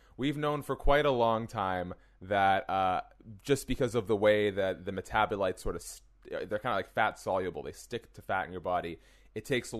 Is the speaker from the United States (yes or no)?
no; Canada; as a Canadian, I have never done anything even mildly illegal